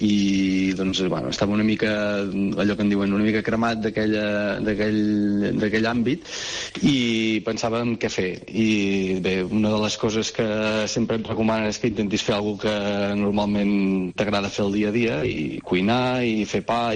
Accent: Figueres, Catalonia, Spain; Jo sóc de Figueres i molt, molt sovint anàvem a França a comprar coses

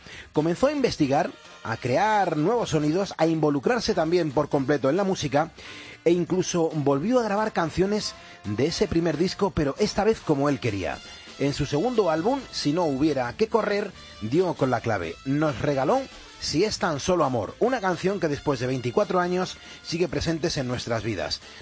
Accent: Meco, Community of Madrid, Spain; Y yo que vengo de Meco, también es festivo.

